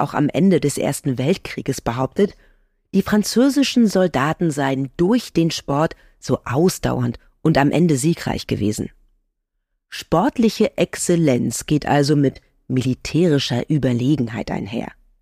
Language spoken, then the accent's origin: German; East Germany, Germany; born there; Ich bin in der DDR geboren.